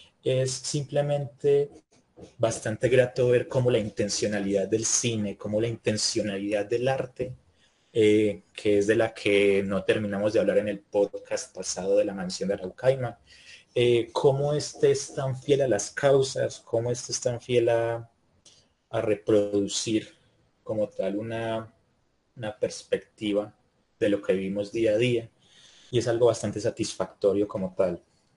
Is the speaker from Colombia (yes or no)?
yes; Colombia; Porque si en algo somos buenos los colombianos es en dejar las causas importantes a cosas que opinan de ellas.